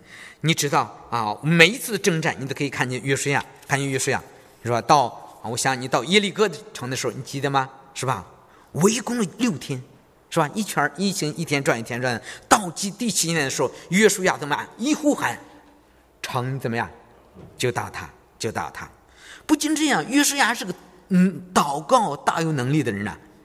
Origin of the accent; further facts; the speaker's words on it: China; moved away as an adult; 我记得就是在我从中国来到这里的时候